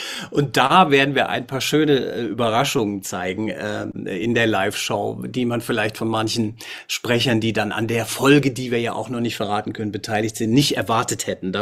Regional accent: Hesse, Germany; Ich komme eigentlich aus Hessen und da ist es auch schwierig.

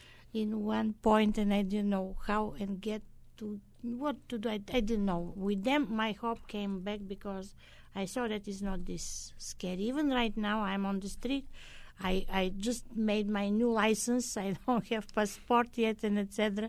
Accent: Bulgaria; born there; English is a second language; I was born in Bulgaria, which is in north of Greece, in southeastern Europe.

